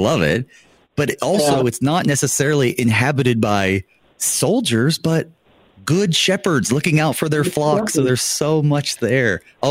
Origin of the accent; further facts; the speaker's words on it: North Carolina, United States; He's a retired pastor living in South Carolina. I'm from North Carolina, so he's down my way.